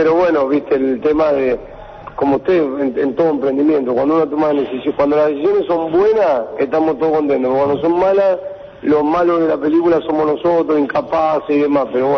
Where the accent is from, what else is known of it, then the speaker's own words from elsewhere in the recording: Santa Fe, Argentina; al límite, nosotros que somos de Santa Fe.